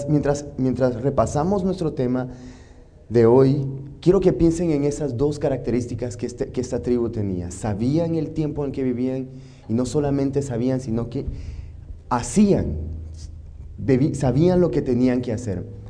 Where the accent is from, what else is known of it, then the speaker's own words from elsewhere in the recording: California, United States; also born or lived in Costa Rica / Puerto Rico; Vengo de California, puedo decirles un poco de mí. Estudié en Costa Rica, en la Universidad Adventista de Costa Rica. También estuve en Puerto Rico, en la Universidad Adventista de Puerto Rico. Y después terminé terapia física en Loma Linda.